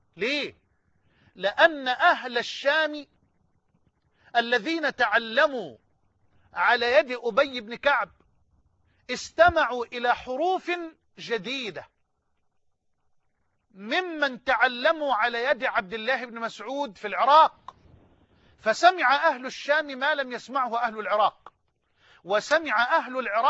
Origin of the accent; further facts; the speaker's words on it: Egypt; خنقه، يعني خده كده من الطوق بلغتنا كمصريين